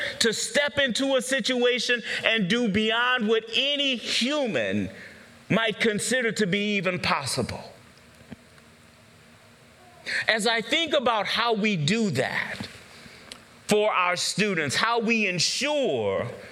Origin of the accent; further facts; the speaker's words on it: the South, United States; growing up in the South, I didn't really understand the significance of having a garage other than a place for storage until I came up here